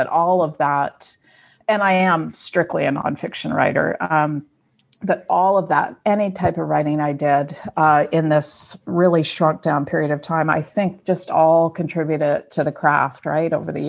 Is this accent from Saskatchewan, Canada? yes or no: no; Dartmouth, Nova Scotia, Canada; I grew up in Nova Scotia, in Dartmouth, Nova Scotia. So that was a wonderful place to have a childhood.